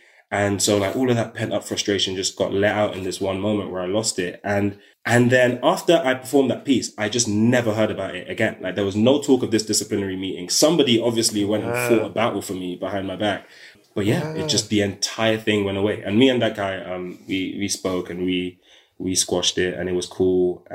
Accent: London, United Kingdom; I'm like, I'm from South London.

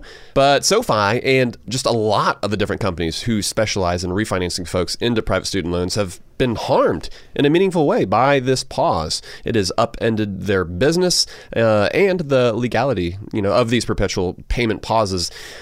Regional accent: Augusta, Georgia, United States; I grew up in Augusta, Georgia, a lot of golf courses and golf balls

